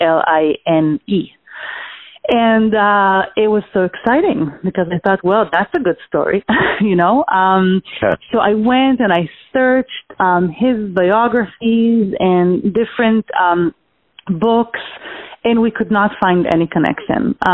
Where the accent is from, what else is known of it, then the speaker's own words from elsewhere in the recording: Israel; I'm from Israel, born and raised.